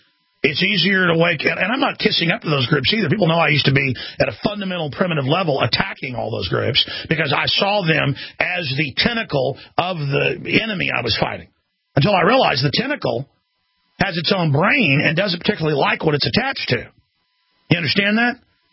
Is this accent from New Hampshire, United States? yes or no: no; Dallas, Texas, United States; and I'm not a tough guy, but I grew up in Dallas, got in a lot of fights